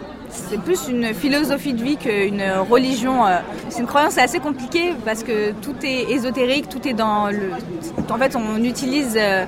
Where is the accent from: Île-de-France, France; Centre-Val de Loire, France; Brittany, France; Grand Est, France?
Île-de-France, France; je dis que je suis française, je dis que je viens de banlieue parisienne et que je suis kurde aussi.